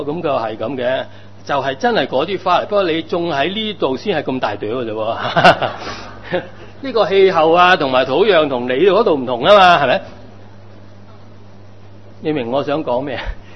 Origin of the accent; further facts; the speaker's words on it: China; 咁我中國人講嘅知足常樂